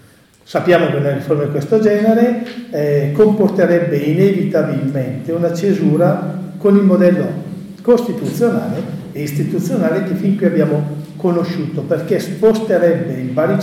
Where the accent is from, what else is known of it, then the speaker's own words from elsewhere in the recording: Lombardy, Italy; Noi veniamo dalla Lombardia